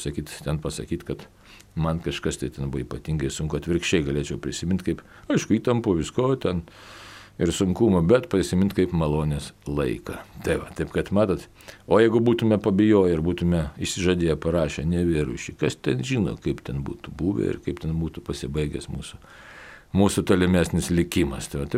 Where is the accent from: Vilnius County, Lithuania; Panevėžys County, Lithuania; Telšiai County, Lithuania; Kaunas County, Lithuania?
Kaunas County, Lithuania; Kaunas; Nu, mes iš Kauno ten keliese buvom